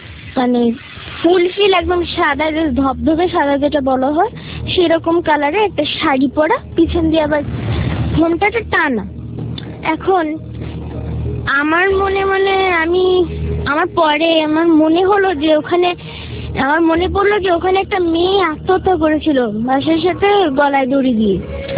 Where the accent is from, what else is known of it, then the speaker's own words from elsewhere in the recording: Khulna, Khulna Division, Bangladesh; আমি খুলনা বসুপাড়া থেকে এসেছি, আমি ইসলামাবাদ স্কুলের একজন ছাত্রী।